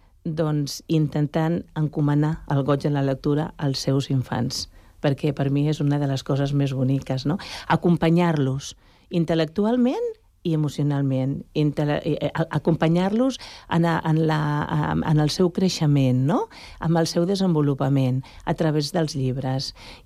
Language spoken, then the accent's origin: Catalan; Badalona, Catalonia, Spain; moved away as an adult; envio un petó i una abraçada fortíssima a Badalona, sí. Perquè allà vaig néixer i allà vaig passar tots els anys de la meva vida, la infantesa, la joventut, fins que vaig tenir 22, 23 anys, que vaig venir a viure aquí, a Sant Cugat.